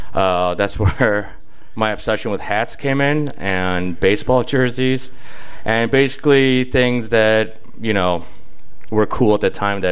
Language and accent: English; Chicago, Illinois, United States; also born or lived in South Korea; Born in South Korea, grew up in West Rogers Park by... actually, the Hasidic Jews of Chicago, honestly.